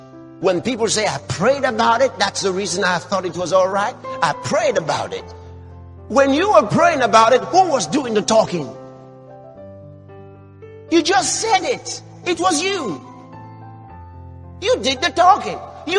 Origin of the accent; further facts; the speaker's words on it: Lagos, Nigeria; I schooled in Lagos. So I grew up in Lagos. So I got married in Lagos. Got to get a job in Lagos.